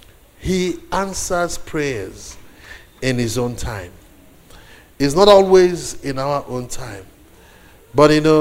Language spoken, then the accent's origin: English; Nigeria; And I come from Nigeria, and one of the unfortunate things about being firstborn is everybody looks up to you.